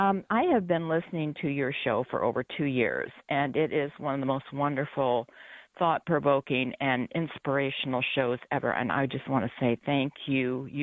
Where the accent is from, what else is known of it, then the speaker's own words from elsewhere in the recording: Ohio, United States; also born or lived in Oklahoma; I moved from Oklahoma to Ohio, back to my home place, to care for my mother who had beginning stages of dementia.